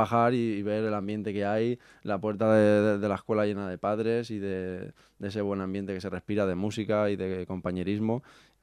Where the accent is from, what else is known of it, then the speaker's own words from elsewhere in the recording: Aspe, Valencian Community, Spain; dices, no, yo soy de ASPE